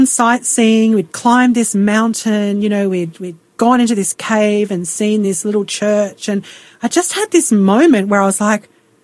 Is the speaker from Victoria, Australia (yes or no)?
yes; Melbourne, Victoria, Australia; also born or lived in Greece; So no, I was born in Melbourne.